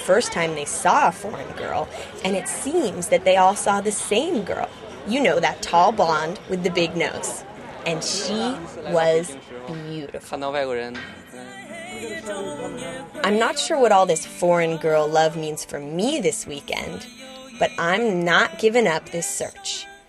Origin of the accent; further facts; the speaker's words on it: California, United States; Leo's from France, and I'm from California, and we've spent years dating Chinese guys.